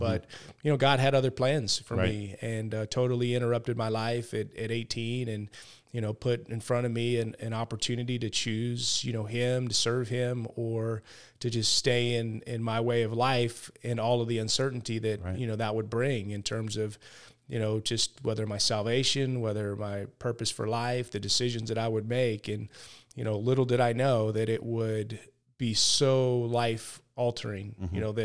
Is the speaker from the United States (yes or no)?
yes; California, United States; I mean, I think as a kid, I just, you know, growing up in the Bay Area, we had some really successful San Francisco 49ers